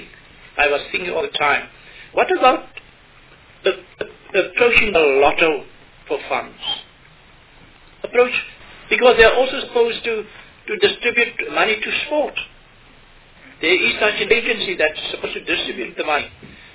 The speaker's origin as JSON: {"language": "English", "region": "Eastern Cape", "country": "South Africa", "said": "we, you know, we're from the Eastern Cape. And that is why I'm so passionate about it."}